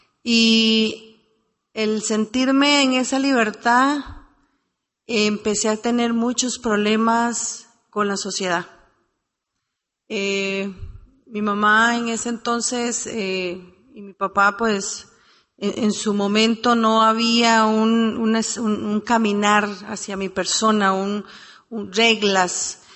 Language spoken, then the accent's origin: Spanish; Costa Rica; now in Miami, United States; soy alcohólica, soy de Costa Rica, pero resido en la ciudad de Miami, Florida.